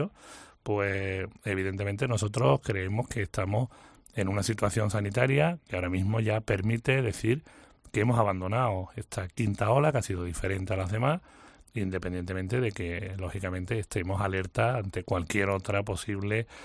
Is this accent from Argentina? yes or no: no; Andalusia, Spain; como andaluz y además como consejero de turismo, no solamente es que lo piense, sino que estoy convencido